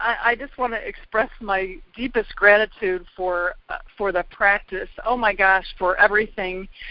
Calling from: Ohio, United States; from Ohio.

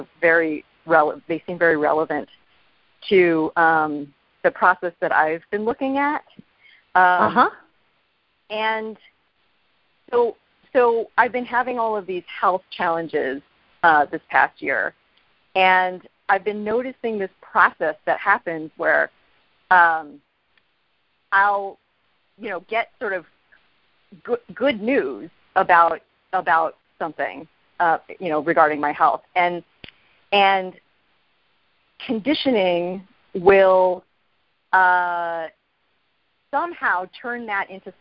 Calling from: Los Angeles, California, United States; from Los Angeles.

